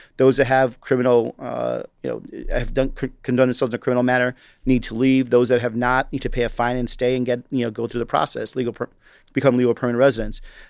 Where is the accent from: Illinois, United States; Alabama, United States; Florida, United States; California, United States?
Illinois, United States; Chicago; born there; also born or lived in Chihuahua, Mexico; From my personal experience, I was born in Chicago, but lived in a border state called Chihuahua, Mexico.